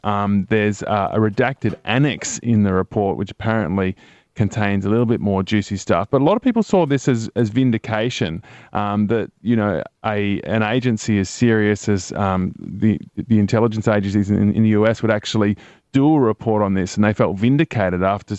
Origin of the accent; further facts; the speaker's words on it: Dubbo, New South Wales, Australia; the perspective from five-year-old … growing up in Dubbo, buying his first radio, listening to the hits of the 80s come out